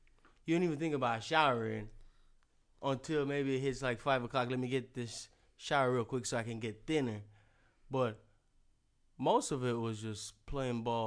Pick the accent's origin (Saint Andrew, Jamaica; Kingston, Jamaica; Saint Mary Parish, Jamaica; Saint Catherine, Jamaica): Saint Catherine, Jamaica; Spanish Town; first of all, I'm from Spanish Town, Jamaica. Community in Spanish Town is called De La Vega City. Right, Spanish Town, first capital of Jamaica. But I grew up literally playing on the streets.